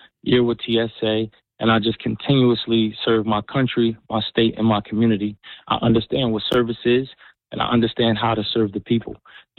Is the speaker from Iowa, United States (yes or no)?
no; Elizabeth, New Jersey, United States; born and raised in Elizabeth, New Jersey, graduated in 07, joined the military in 07